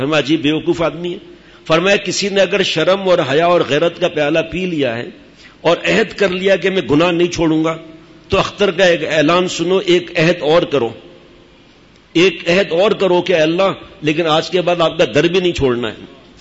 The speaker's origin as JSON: {"language": "Urdu", "town": "Karachi", "region": "Sindh", "country": "Pakistan", "tie": "born there", "said": "ہم تو 11-12 سال کے تھے, میری پیدائش کراچی کی, لیکن جاتے تھے چھٹیوں میں گاؤں"}